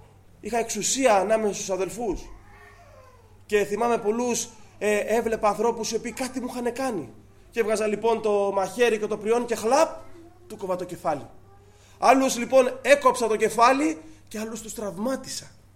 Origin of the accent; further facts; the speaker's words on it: Mytilene, North Aegean, Greece; Θυμάμαι όταν ήμουν μικρός εδώ στη Μυτιλίνη, κάθε βράδυ ρώταγα τον πατέρα μου